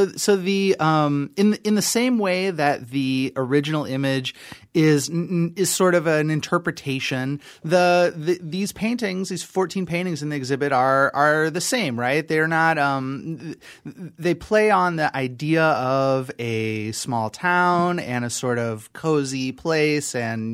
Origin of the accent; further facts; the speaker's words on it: Illinois, United States; now in Wausau, United States; I grew up in Central Illinois